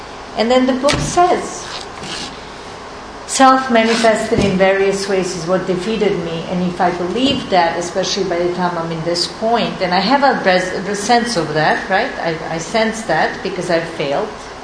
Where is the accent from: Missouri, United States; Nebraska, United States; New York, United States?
New York, United States; New York City; I'm a New Yorker. I never watched Law and Order in New York City.